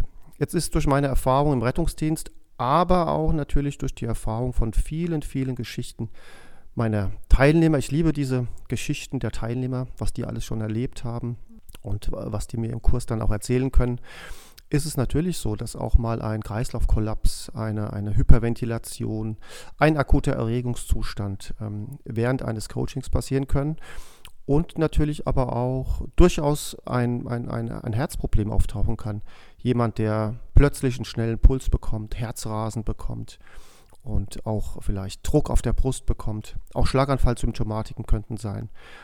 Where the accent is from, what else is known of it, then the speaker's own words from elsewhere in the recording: Groß-Umstadt, Hesse, Germany; Ich komme aus Groß-Umstadt, bin ja fast schon 54 Jahre alt